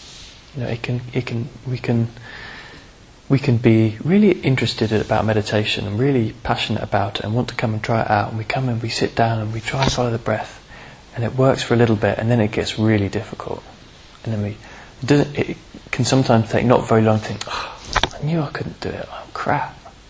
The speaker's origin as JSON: {"language": "English", "country": "Australia", "tie": "born or raised there", "said": "I was brought up in Australia, which is quite a macho culture, two younger brothers"}